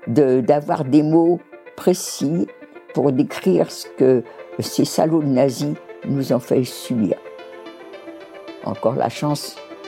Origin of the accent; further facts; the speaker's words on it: France; On est français, nous on risque rien